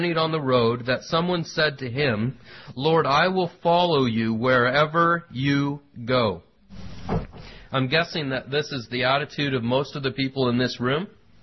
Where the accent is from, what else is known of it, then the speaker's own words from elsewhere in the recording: United States; I'm an American through and through.